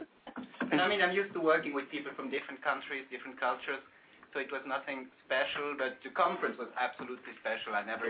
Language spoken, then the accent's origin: English; Switzerland; I am from Switzerland. I'm based in Geneva.